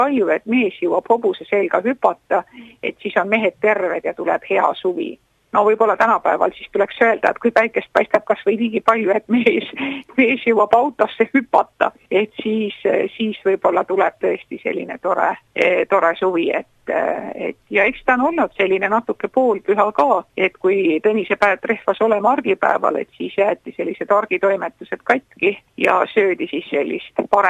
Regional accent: South Estonia, Estonia; et mina kui Lõuna-Eestlane, et meil on ta ikkagi tinnuspäiv või tõnnuspäiv

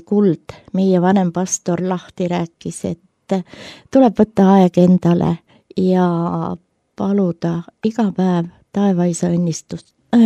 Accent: Põltsamaa, Jõgeva County, Estonia; Mina olen pärit kristlikust perekonnast ja Põltsamaa kirikus olen mina ristitud, leeritatud, laulatatud. Ja minu ema ja isa lausid väga kaua aega Põltsamaa kiriku segakooris.

